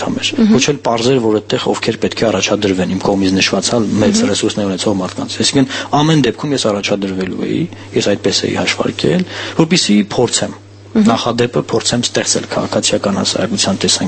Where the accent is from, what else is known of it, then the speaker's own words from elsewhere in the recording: Vanadzor, Lori, Armenia; Ես ծնվել մեծացել եմ Վանաձոր քաղաքում, հենց կենտրոնում եւ ինձ այդտեղ են ճանաչում